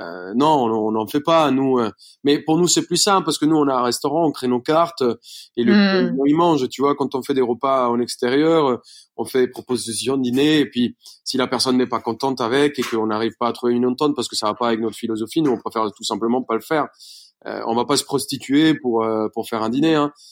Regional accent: Bogotá, Bogotá Capital District, Colombia; moved away as an adult; now in France; Non, moi je suis colombien. Je suis né à Bogota.

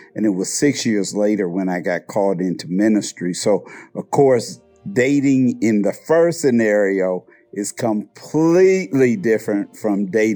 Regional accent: Indianapolis, Indiana, United States; I'm from Indianapolis, Indiana

